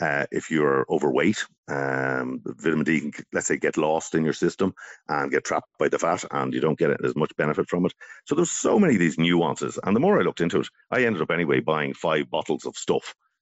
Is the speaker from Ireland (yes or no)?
yes; Ballybeg, Ireland; Now, when I was growing up, and when you were growing up in Ballybeg, you know, you came home from school, you dropped your bag, you went out on the road with the ball and you kicked around.